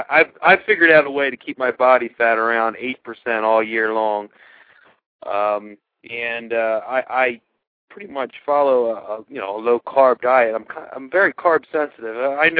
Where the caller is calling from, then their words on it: Downingtown, Pennsylvania, United States; I'm from Downingtown, Pennsylvania.